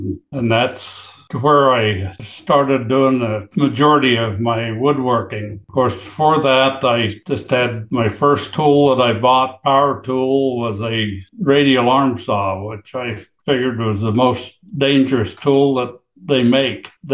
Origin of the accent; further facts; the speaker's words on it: Idaho, United States; now in Meridian, United States; I'm from Meridian, Idaho. I was born and raised in Idaho. I grew up on a farm in eastern Idaho and worked on my dad's farm and my neighbor's farm until after high school.